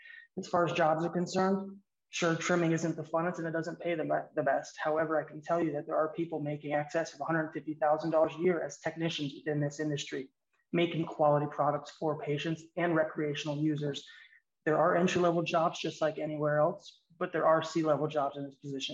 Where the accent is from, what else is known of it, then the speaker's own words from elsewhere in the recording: Minnesota, United States; I am a Minnesotan and a veteran.